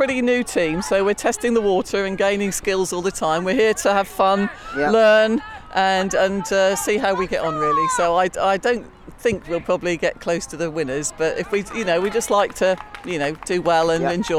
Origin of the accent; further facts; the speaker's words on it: Norwich, East of England, United Kingdom; from Norwich.